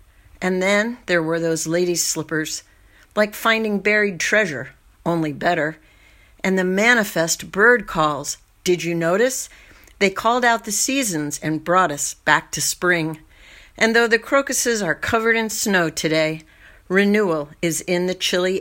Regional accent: South Burlington, Vermont, United States; from South Burlington, Vermont.

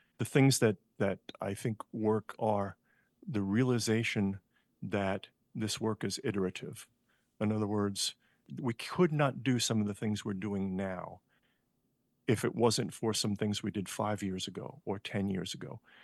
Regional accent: New York, United States; now in Lehigh Valley, United States; It's like the Lehigh Valley is now my home. It's weird. I identify as a New Yorker, but I've lived here longer than I ever lived in New York.

